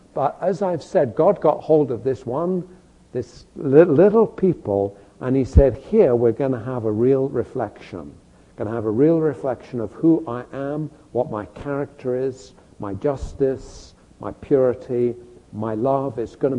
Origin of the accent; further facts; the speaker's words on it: England, United Kingdom; I can remember growing up in England